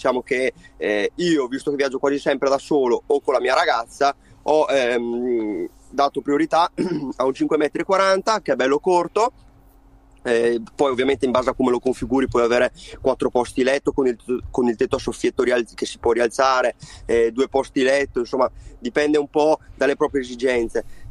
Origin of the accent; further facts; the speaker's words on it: Verona, Veneto, Italy; ho 25 anni, sono di Verona